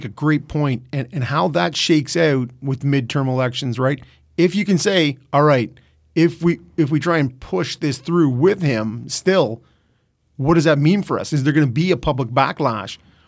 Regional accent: United States; Well, and to me, sharing as an American, I wonder

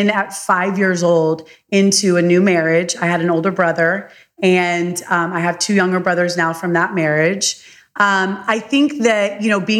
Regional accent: Palm Beach, Florida, United States; moved away; also born or lived in Charlotte, North Carolina; But yeah, born and raised in Palm Beach, Florida, and then lived in Charlotte, North Carolina for the last 20 years.

